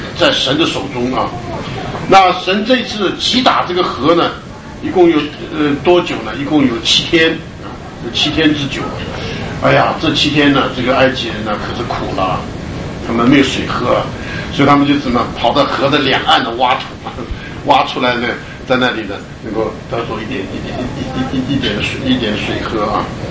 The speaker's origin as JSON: {"language": "Chinese", "country": "Taiwan", "tie": "born or raised there", "said": "那我记得我小的时候在台湾啊，我们小时候到稻田里面去钓青蛙啊"}